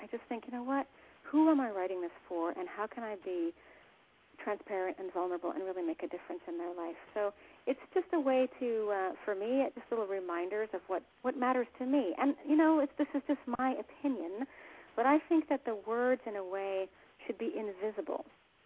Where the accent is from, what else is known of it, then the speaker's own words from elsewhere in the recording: Canada; accent: Canadian; also born or lived in Ames, United States; I was actually born in Ames, Iowa, but I grew up in Canada.